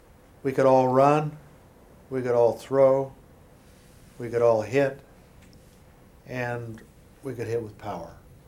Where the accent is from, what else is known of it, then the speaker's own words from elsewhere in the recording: Los Angeles, California, United States; born there; I was born in Los Angeles, but I didn't want to move there.